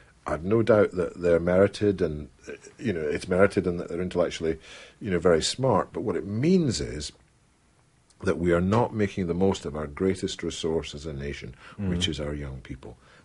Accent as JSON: {"language": "English", "town": "Kelso", "region": "Scotland", "country": "United Kingdom", "tie": "born or raised there", "said": "I did a paper round in my hometown in Kelso in the Borders"}